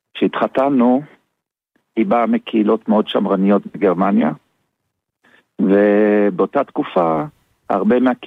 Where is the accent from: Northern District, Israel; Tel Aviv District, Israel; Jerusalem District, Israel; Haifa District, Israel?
Northern District, Israel; Shavei Zion; ואני גדלתי כאילו בתור הילדות שלי הייתה בשבי ציון בבית הבראה הזה, ואחרי זה פה המשפחה שלי גדלה פה במעלות